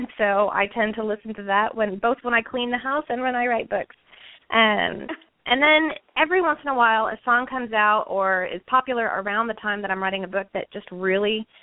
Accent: Texas, United States; And so, yeah, back in Texas and back in the Austin area. I grew up in Texas and went to Texas A&M.

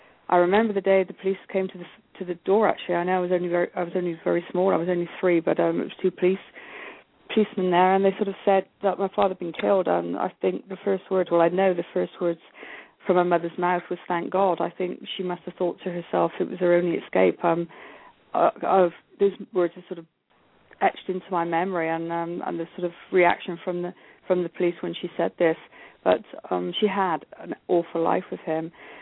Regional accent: England, United Kingdom; Okay, I grew up in England, as I said, as I'm calling from. I moved around the country quite a bit because my parents moved around quite a bit.

